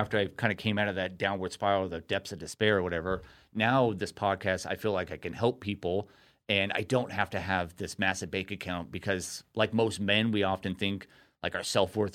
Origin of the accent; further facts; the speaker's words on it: Costa Mesa, California, United States; also born or lived in Newport Beach; Yeah, so grew up in Costa Mesa, Newport Beach, my whole entire life